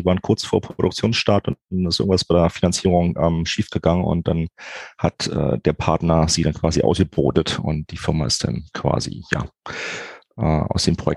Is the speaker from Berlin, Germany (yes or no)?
yes; Berlin, Germany; ich bin 44 Jahre alt und wie man es kaum überhören kann, komme ich aus Berlin.